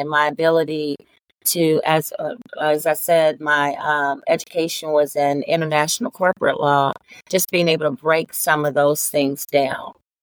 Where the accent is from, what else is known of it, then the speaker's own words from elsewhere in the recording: Kansas City, United States; One of the things that as a young person growing up in Kansas City, I became an advocate because of the experiences that I had.